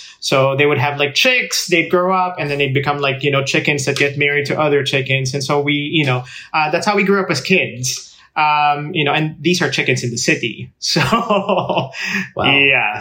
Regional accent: Philippines; moved away; the chicken farm came in like probably about like 12 years after I left.

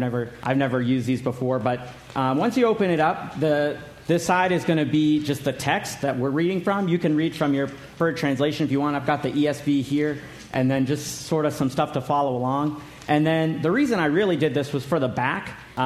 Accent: Burkina Faso; also born or lived in Niger; I'm an MK. Pastor Tim already mentioned I grew up in Africa in two countries called Burkina Faso and later to Niger.

